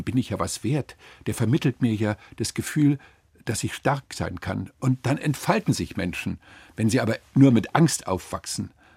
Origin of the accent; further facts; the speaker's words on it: Frankfurt, Hesse, Germany; born there; Meine Geburtsstadt.